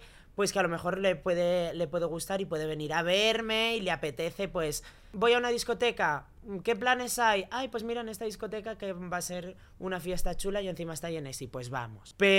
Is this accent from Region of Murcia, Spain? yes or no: no; San Juan de la Arena, Asturias, Spain; soy de Avilés. Soy de San Juan de la Arena.